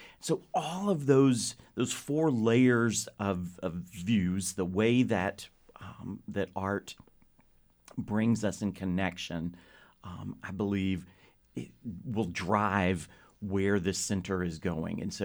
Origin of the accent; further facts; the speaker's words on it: Memphis, Tennessee, United States; also born or lived in Little Rock / Montgomery; I was born in Little Rock, lived in Montgomery for a little while, but primarily grew up in Memphis.